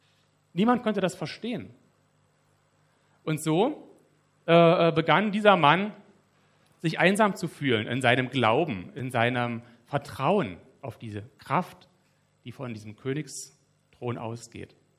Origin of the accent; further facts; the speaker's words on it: Forst, Brandenburg, Germany; born there; Er kommt aus der Gegend, wo ich geboren bin, also Forst.